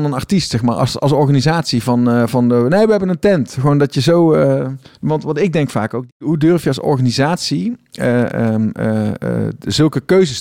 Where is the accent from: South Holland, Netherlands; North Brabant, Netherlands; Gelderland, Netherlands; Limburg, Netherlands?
North Brabant, Netherlands; Tilburg; Ik kom uit Tilburg, ik woon in Tilburg.